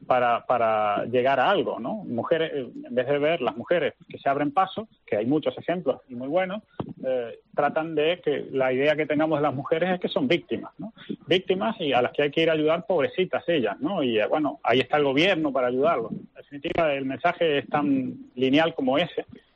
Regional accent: Argentina; now in Spain; soy argentino, he nacido con el gas en mi casa toda la vida

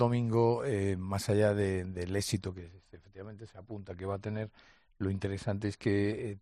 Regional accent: Galicia, Spain; yo soy gallego, en Galicia hay mucho enfado con la cuestión del lobo.

